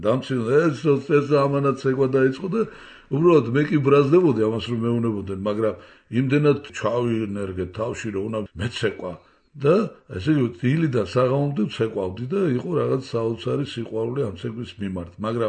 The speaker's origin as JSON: {"language": "Georgian", "region": "Tbilisi", "country": "Georgia", "tie": "born or raised there", "said": "მე ვცხოვრობდი ისეთ რაიონში, რომელსაც ნაძალადევი ქვიოდა, ეს იყო ნახალოკა"}